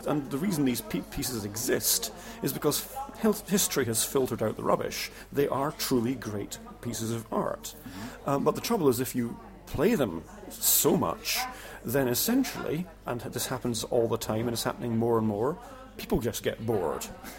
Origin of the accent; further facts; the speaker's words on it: Scotland, United Kingdom; now in Cologne, Germany; And I live in Cologne in Germany, although I'm a Scot